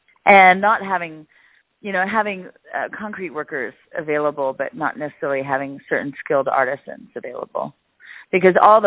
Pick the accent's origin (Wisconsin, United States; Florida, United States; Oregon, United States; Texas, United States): Texas, United States; now in Los Angeles, United States; Actually, in L.A., I'm from Texas, but I have an architecture interior studio in Chinatown here